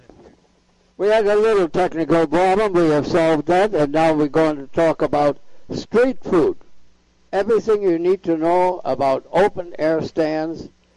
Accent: Grand Est, France; accent: Alsatian; English is a second language; also born or lived in Berlin; I have an accent. I am actually Alsatian, which is part of France, bordering Germany. But I was born in Berlin because my father was called to run a factory there. So I have a little bit of le deux. Deutsch and Français. I got both.

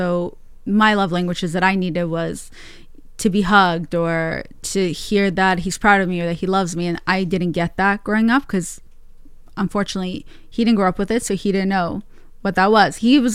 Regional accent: United States; So yeah, we moved to the U.S. and my dad lost most of our money. So I grew up in America pretty poor

